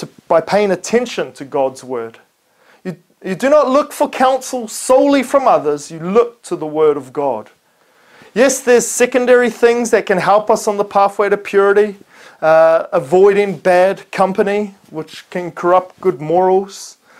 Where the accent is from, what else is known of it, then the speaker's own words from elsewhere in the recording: New Zealand; Being that I'm from New Zealand, I feel like a Lord of the Rings quote is necessary.